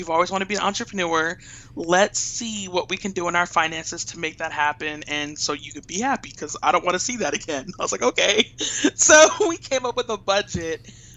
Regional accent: Los Angeles, California, United States; I'm from Los Angeles. So any place is going to be way smaller than what I'm used to.

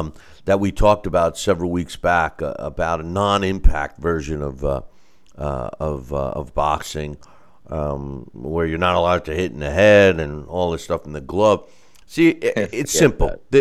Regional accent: Chicago, Illinois, United States; We're from Chicago, and I want to get you and Sal's opinion on New York pizza versus my hometown Chicago pizza.

